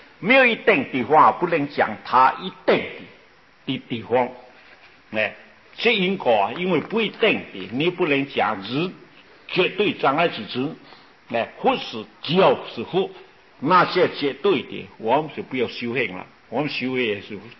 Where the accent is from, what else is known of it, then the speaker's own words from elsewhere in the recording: China; 其实我中国人啊很多啊